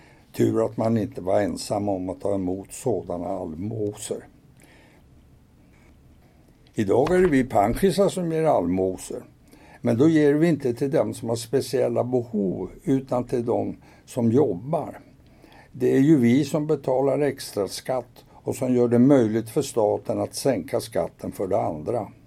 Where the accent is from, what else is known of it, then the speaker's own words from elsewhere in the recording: Stockholm, Stockholm County, Sweden; När jag växte upp i Stockholm och inte hade det så fett